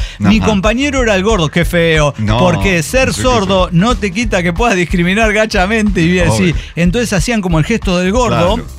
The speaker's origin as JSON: {"language": "Spanish", "town": "Barcelona", "region": "Catalonia", "country": "Spain", "said": "de Barcelona, España."}